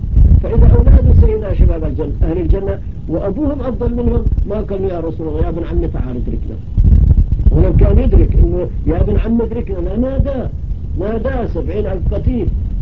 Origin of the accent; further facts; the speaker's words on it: Palestine; accent: Palestinian; استحى شاف لهجتي فلسطينية استحى شوية